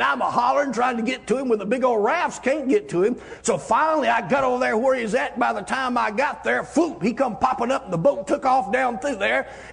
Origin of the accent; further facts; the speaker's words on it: United States; I grew up on the Chattahoochee River drinking out of a Wiggler cup and a pink worm bait cup.